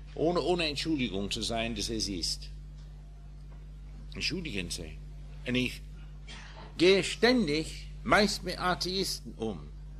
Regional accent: England, United Kingdom; German is a second language; Wissen Sie, ich bin Engländer.

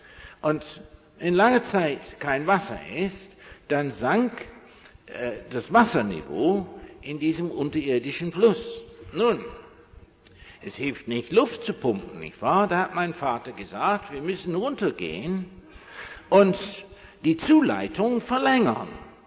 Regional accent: South East England, United Kingdom; German is a second language; hatten wir auf dem Gut in der Nähe von Oxford, wo ich groß geworden bin, einen Brunnen für das ganze Gut.

